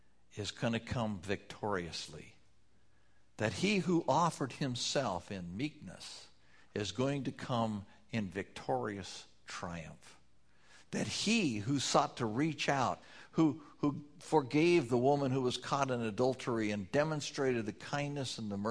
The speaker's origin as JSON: {"language": "English", "town": "Buffalo", "region": "Wyoming", "country": "United States", "tie": "born or raised there", "said": "I grew up in Buffalo, Wyoming. It's a little town nestled right in the foothills of the Bighorn Mountains."}